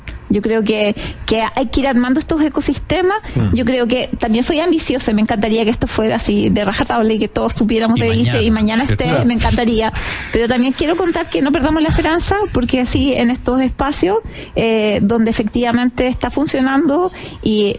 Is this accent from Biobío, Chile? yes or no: yes; Biobío, Chile; now in Santiago, Chile; Yo soy del sur del Chile. A mí nadie me habló de minería, yo solamente soy de la región del Biobío, y yo lo único que sabía de minería era del carbón.